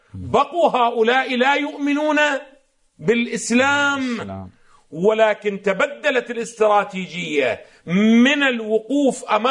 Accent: Iraq; عندنا في العراق الآن تجدون أن الذي يحمل لواء الثورة المضادة لسقوط النظام البائد

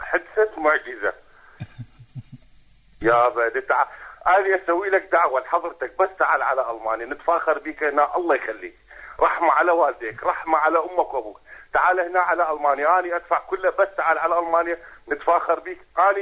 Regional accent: Duhok, Kurdistan Region, Iraq; Arabic is a second language

